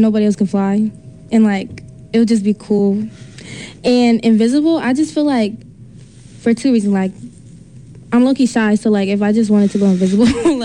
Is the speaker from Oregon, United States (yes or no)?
yes; Portland, Oregon, United States; growing up in Portland, it's predominantly white